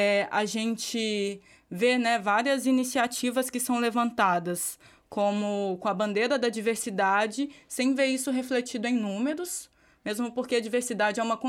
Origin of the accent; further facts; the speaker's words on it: Minas Gerais, Brazil; Eu sou de Minas Gerais, então lá é uma perspectiva completamente diferente.